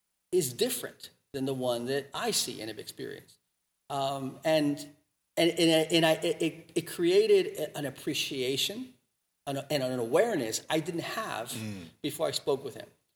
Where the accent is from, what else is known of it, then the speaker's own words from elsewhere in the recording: Miami, Florida, United States; And you know, I grew up in Miami and my mother is Central American.